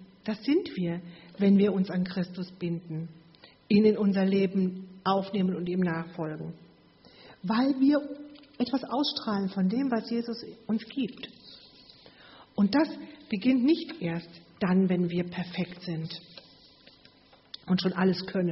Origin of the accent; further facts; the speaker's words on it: Kirchberg, Rhineland-Palatinate, Germany; Ich bin ja in Kirchberg im Hunsrück aufgewachsen. Weiß nicht, ob jemand von euch die Kirchberg kennt. Ist ja auch weit weg, so 100 Kilometer.